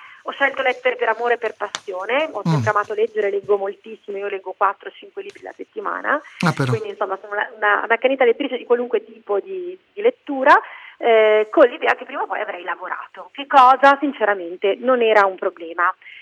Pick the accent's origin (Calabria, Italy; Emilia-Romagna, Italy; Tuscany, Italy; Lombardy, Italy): Lombardy, Italy; Busto Arsizio; Per scelta ho deciso di ritornare nella mia città, io sono di Busto Arsizio